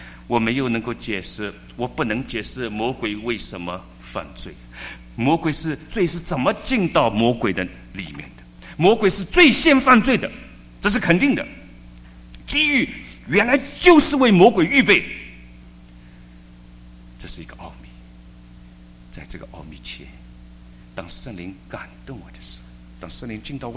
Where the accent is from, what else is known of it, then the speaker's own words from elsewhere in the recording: China; 你知道我们大部分的人，特别我们中国人，我们都是凭良心做人。